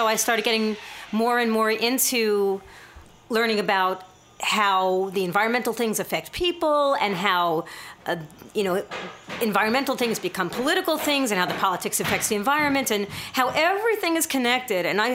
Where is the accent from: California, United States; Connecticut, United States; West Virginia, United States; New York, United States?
New York, United States; Even growing up in New York, which is really weird.